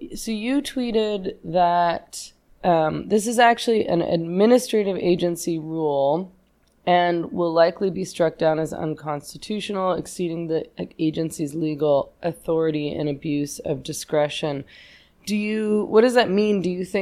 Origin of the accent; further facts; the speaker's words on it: Canada; No, I'm actually Canadian.